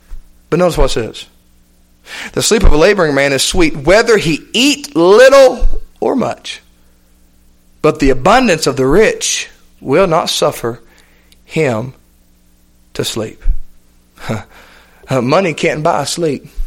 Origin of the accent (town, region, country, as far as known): Cleveland, Tennessee, United States; born or raised there